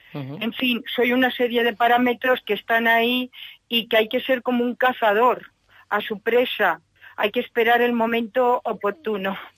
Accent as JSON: {"language": "Spanish", "town": "Valencia", "region": "Valencian Community", "country": "Spain", "said": "en Valencia. Sí, en nuestra ciudad, que yo soy valenciana."}